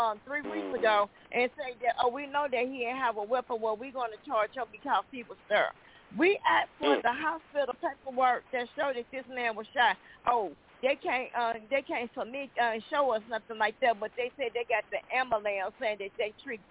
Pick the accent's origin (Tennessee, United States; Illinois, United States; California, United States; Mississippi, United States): Illinois, United States; I'm not from Ohio. I'm from Illinois.